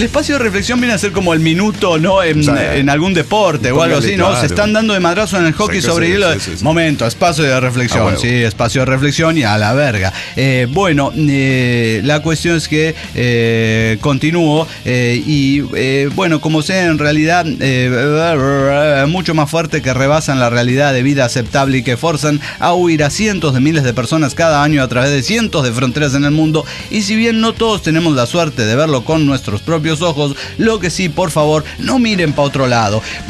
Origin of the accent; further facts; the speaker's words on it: Cuautitlán Izcalli, State of Mexico, Mexico; moved away as an adult; yo soy originario de Cuautitlán Izcalli y desde mi primera vez, mi primer mes de vida y hasta mis 22 años viví ahí. Ahora regreso cada que puedo a ver a mi familia